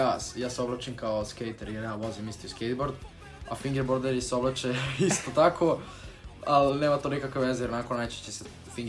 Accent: Belgrade, Serbia; ja sam profesionalni fingerboarder iz Beograda

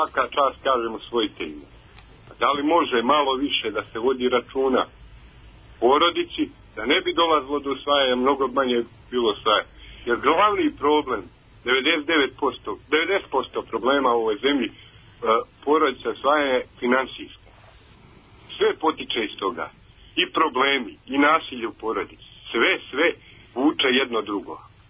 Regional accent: Bajina Bašta, Šumadija and Western Serbia, Serbia; Ja sam iz Bajne Bašte, imam 4 djece.

